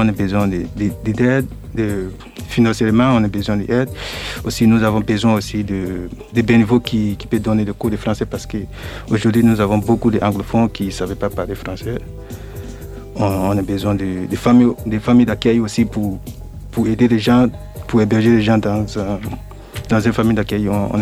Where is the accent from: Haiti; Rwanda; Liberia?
Liberia; French is a second language; now in France; je suis le président pour Famille au Grand Cœur. Je viens du Libéria. Après le Libéria, j'ai traversé beaucoup de pays comme Sierra Leone, Guinée, Mali, Niger, Libye jusqu'à Italie. Après Italie, je suis arrivé en France le 14 juillet 2020.